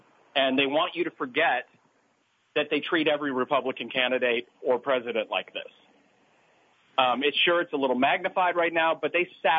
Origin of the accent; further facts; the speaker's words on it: Arizona, United States; I'm from Arizona originally.